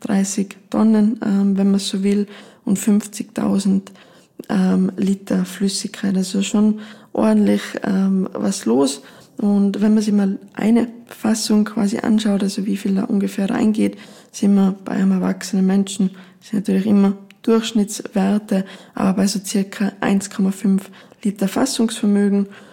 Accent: Tyrol, Austria; wie man bei uns in Tirol so schön sagt

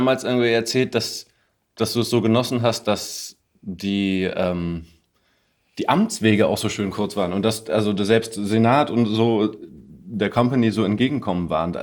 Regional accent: Bremen, Germany; ich komme aus Bremen

